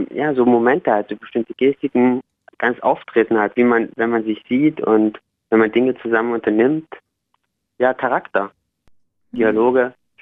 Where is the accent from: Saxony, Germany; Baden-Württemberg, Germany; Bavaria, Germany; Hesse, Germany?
Saxony, Germany; now in Berlin, Germany; Primär komme ich aus der Nähe von Dresden.